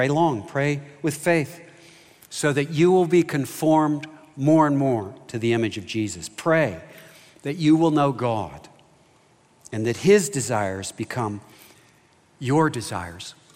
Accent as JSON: {"language": "English", "region": "Kentucky", "country": "United States", "said": "I'm from Kentucky. I went to the University of Kentucky. They like basketball down there."}